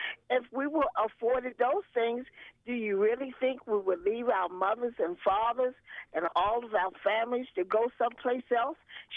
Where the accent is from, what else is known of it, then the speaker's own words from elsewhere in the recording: United States; Not that I don't like it here. I'm an American.